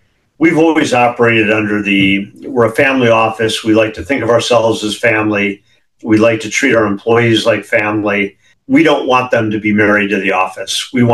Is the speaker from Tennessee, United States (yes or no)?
no; California, United States; some of that's migration from my home state here in California